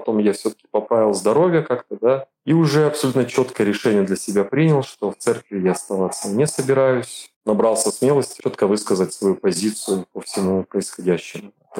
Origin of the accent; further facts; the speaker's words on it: Chelyabinsk Oblast, Russia; also born or lived in Bashkortostan; я служил в Башкирии, сам я родом с Челябинской области, ушел в свой родной город